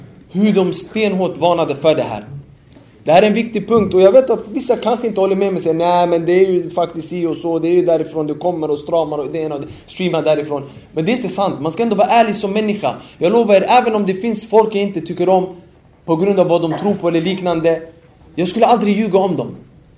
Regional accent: Sweden; vi är 30 pers från Sverige i Medina och 6 stycken typ som har utbildat sig i Sverige.

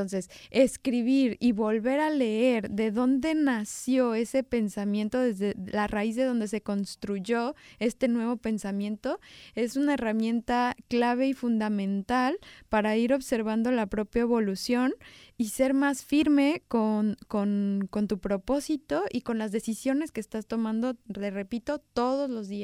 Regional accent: Mexico; born there; ¿Por qué nací en México? ¿Por qué nací siendo mexicana?

